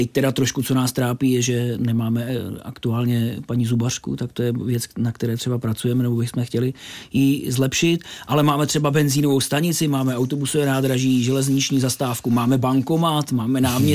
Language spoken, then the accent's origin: Czech; Borohrádek, Hradec Králové Region, Czechia; Ano, já jsem se narodil v Hradci Králové, kde jsme žili asi do jednoho roku mého života, což si samozřejmě nepamatuju, a pak už jsem vlastně Borohrádečák.